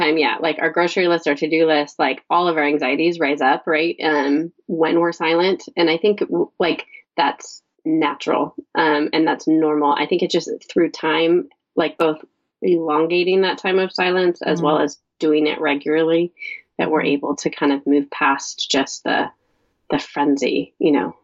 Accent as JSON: {"language": "English", "region": "California", "country": "United States", "tie": "born or raised there", "also_born_or_lived": "Salt Lake City, United States", "said": "So the book really started, I think, when we moved from Salt Lake City, Utah, back to the Southern California suburbs in Orange County, which is where both my husband and I grew up."}